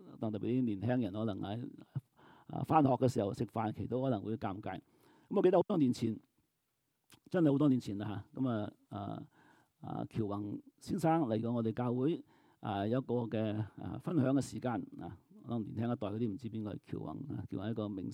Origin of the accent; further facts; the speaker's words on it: Canada; 咁我係我哋加拿大人，成個國家都中意講 sorry 啊。